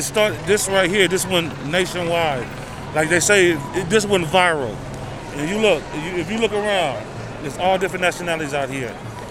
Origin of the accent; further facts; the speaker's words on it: Los Angeles, California, United States; Yeah, I was born in Watts, California. Yeah, so I done been through the 92 riot, all that.